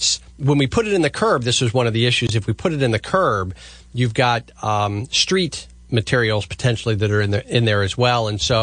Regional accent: Frederick, Maryland, United States; I can remember when I was growing up in Frederick, we did not rake our leaves into the street.

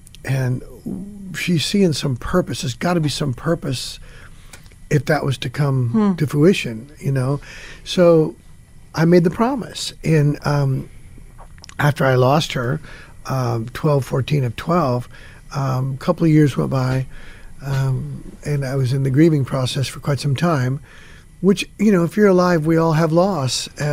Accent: Hanford, California, United States; where I was born and raised in Hanford

